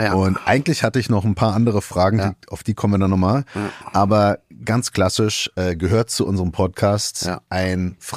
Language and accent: German; Florida, United States; moved away as an adult; now in Germany; meine Familie kommt aus Deutschland, ich bin in Amerika groß geworden, bin dort aufgewachsen und für mich war das dann, dass ich habe in Florida gelebt